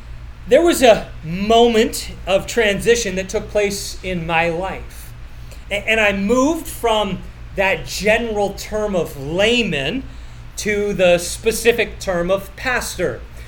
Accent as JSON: {"language": "English", "country": "Canada", "tie": "born or raised there", "said": "for me as a farm boy growing up in Canada"}